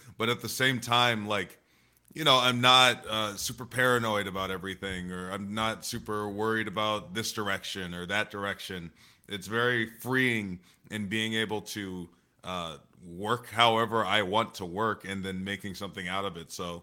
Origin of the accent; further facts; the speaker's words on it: New England, United States; But I grew up in New England.